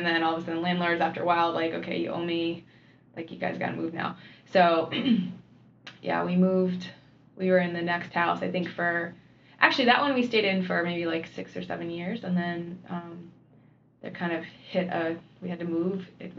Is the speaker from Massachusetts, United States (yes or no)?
no; Connecticut, United States; I was from the poor farm towns of Connecticut.